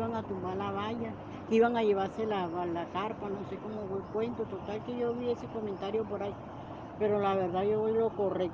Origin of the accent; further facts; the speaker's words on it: Santa Marta, Magdalena, Colombia; Yo nací aquí en Santa Marta, los otros están en el interior, en Caramanga. Aquí nacimos tres colombianos en Santa Marta.